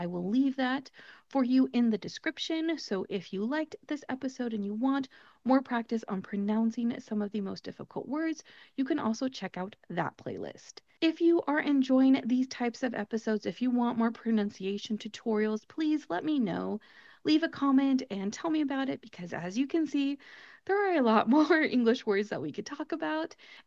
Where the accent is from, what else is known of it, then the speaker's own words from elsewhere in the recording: California, United States; Now we're going to talk about a city in my home state of California. In California, we are right on the border with Mexico.